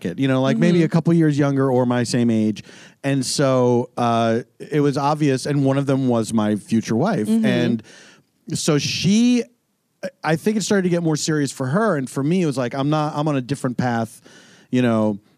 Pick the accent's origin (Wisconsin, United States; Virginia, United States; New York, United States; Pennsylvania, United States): Pennsylvania, United States; Philadelphia; also born or lived in Los Angeles; Like, I grew up in Philadelphia, mm-hmm. but going from the East to the West, you get used to a certain lifestyle in the West.